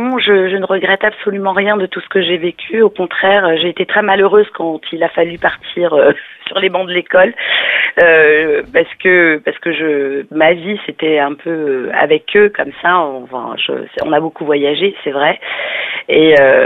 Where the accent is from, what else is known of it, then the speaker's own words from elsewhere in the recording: Madagascar; J'ai mis des paroles en malgache et en anglais, donc malgache parce que je suis originaire de Madagascar.